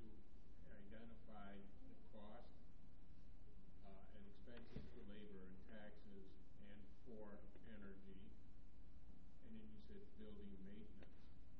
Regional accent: Fox Point, Wisconsin, United States; I'm 75 years old. I didn't get to these domes until I was 30, and I grew up in Fox Point.

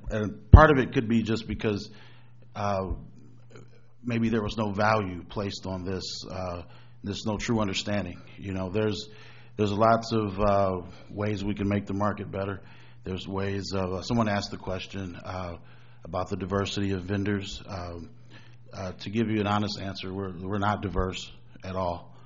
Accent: Milwaukee, Wisconsin, United States; also born or lived in Kenosha; You know, I'm from Milwaukee. I'm spent my entire life here. I went away to Kenosha for a few years. I've been back.

